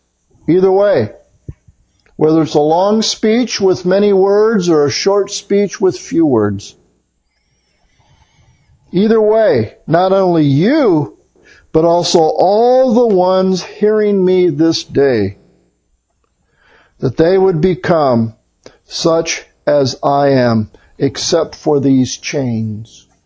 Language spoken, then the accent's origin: English; United States; born there; I was born in America, a Christian nation, therefore I'm a Christian.